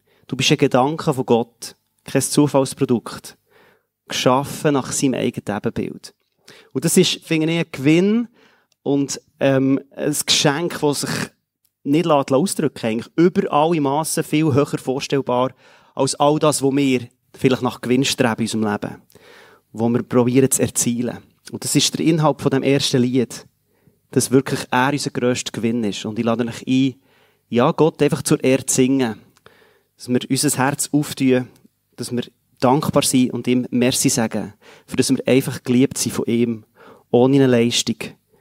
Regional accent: Switzerland; Ja, ich glaube, wir als Schweizer

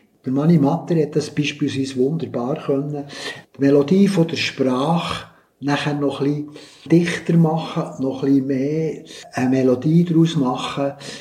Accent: Langnau im Emmental, Bern, Switzerland; Eines meiner liebsten Stücke ist die Erinnerung an die Welt, wo ich aufgewachsen bin, das Langnau im Emmental.

